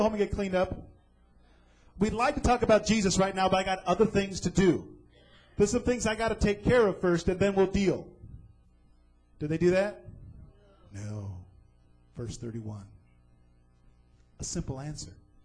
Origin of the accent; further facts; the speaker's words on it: California, United States; Now, I'm from California.